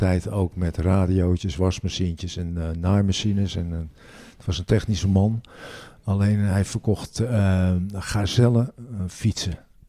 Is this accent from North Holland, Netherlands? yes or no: yes; Limmen, North Holland, Netherlands; Geboren en getogen in Limmen, ja. En, vlak onder de kerktoren van de Cornelius.